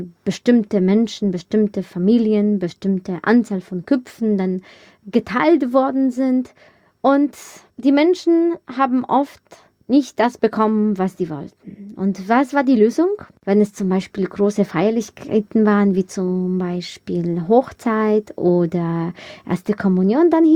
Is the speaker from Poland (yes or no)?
yes; Poland; Polen, mein Herkunftsland.